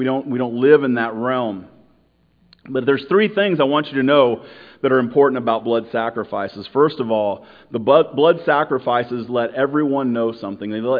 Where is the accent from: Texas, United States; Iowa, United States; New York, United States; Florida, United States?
Iowa, United States; Well, okay, we are here from Iowa. We're a group of people from Iowa. We want Iowans to represent us, right, in government, not somebody from California.